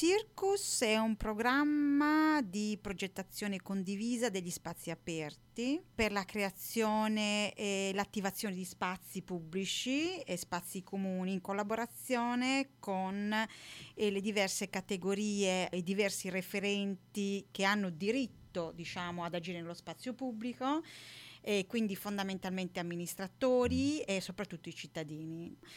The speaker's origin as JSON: {"language": "Italian", "town": "Nuoro", "region": "Sardinia", "country": "Italy", "said": "Io sono sarda, vengo da Nuoro, la mia città"}